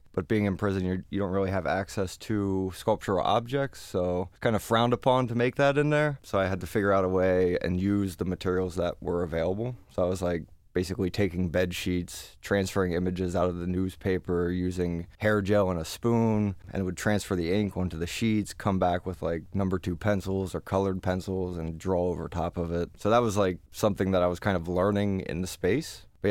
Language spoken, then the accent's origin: English; Lancaster, Pennsylvania, United States; now in Philadelphia, United States; Very similar kind of thing. So I'm originally from Lancaster, moved here to Philly after I came home from federal prison.